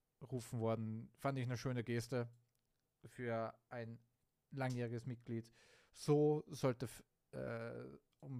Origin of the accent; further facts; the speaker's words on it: Graz, Styria, Austria; Also natürlich als Ex-Grazer und als Grazer Jung freut es mich sehr für ihn